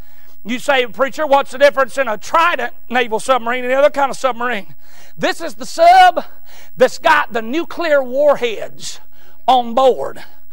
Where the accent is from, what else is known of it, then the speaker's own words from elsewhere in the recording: Georgia, United States; I was raised in Southeast Georgia. I was raised in the country.